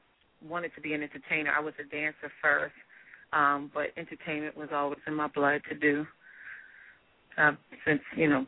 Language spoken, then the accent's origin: English; New York, United States; now in Atlanta, United States; I grew up in New York. I was a part of a few groups, and I went to a talent program in New York called Julia Richmond was the name of the school